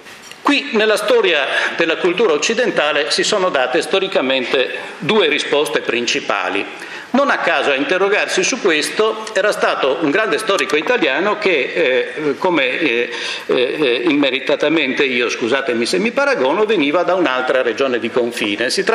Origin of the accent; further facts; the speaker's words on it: Trieste, Friuli-Venezia Giulia, Italy; Io sono del Friuli Venezia Giulia, vengo da Trieste